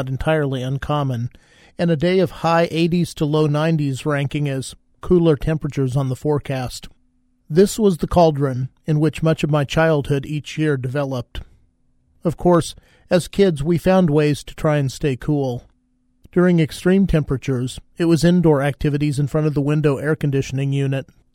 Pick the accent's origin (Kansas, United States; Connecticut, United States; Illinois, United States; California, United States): Kansas, United States; mentioned before that my home state of Kansas is hot in the summer?